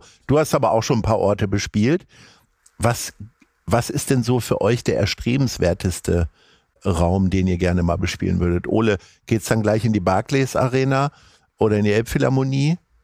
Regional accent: Hanover, Lower Saxony, Germany; ich komme ursprünglich aus Hannover

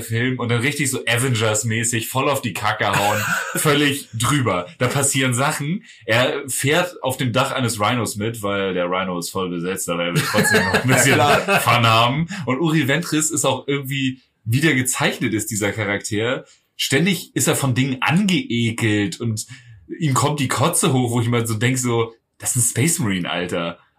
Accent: Germany; Ja, ich bin Deutscher. Ich leide viel.

